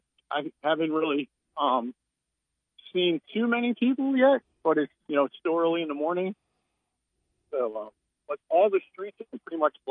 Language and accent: English; Glen Burnie, Maryland, United States; I hail from the Glen Burnie, Maryland.